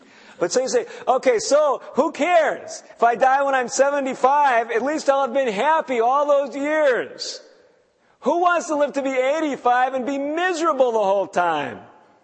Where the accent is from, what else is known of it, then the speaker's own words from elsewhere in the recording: Chicago, Illinois, United States; I grew up in the Chicago area, and we had these restaurants there.